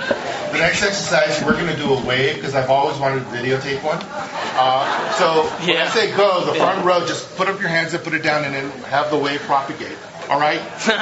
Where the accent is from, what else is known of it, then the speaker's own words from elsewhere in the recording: California, United States; So I am from Silicon Valley, where we believe in interactivity.